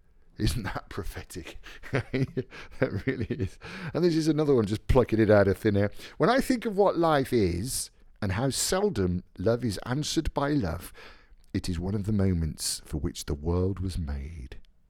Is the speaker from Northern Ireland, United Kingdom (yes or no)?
no; Birmingham, West Midlands, United Kingdom; now in London, United Kingdom; Mind you, I'm in London, you know what I mean? I'm from Birmingham originally, so.